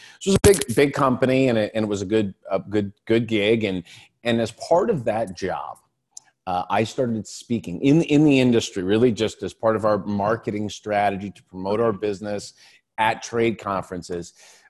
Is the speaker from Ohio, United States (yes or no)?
yes; Aurora, Ohio, United States; I grew up in the small little town called Aurora, Ohio.